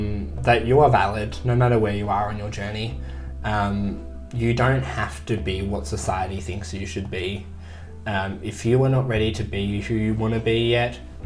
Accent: Queensland, Australia; born there; But I was born in Queensland, which it hasn't changed.

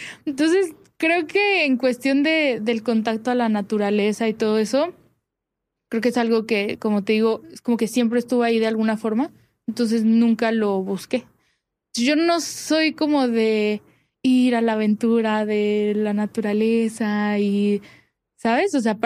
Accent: Ajusco, Mexico City, Mexico; Bueno, yo crecí en el Ajusco y te digo, o sea, mi jardín era más grande que mi casa.

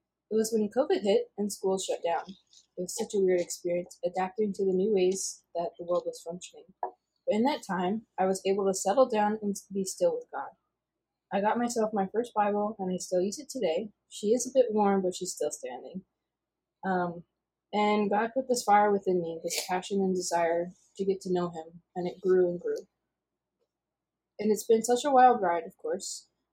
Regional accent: Hawaii, United States; I was also born and raised on Oahu.

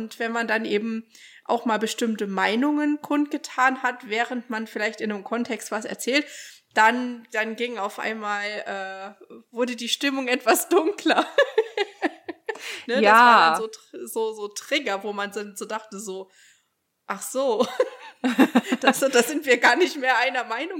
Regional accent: Thuringia, Germany; also born or lived in Florida, United States; wir kommen jetzt ja aus dem Thüringer Wald, da ist ja eben auch sehr grün und bergig und man ist viel draußen.

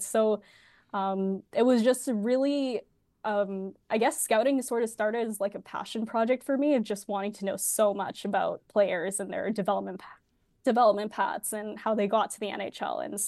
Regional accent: Toronto, Ontario, Canada; I guess I'm from Toronto

